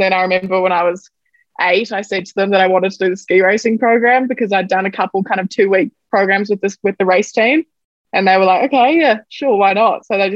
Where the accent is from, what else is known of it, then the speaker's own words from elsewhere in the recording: New Zealand; when I was growing up in New Zealand.